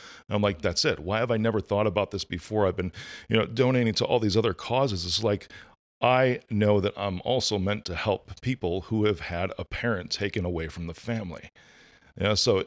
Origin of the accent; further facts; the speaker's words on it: Chicago, Illinois, United States; There was a state trooper in Illinois, because I'm from Chicago, that was just killed a couple weeks ago.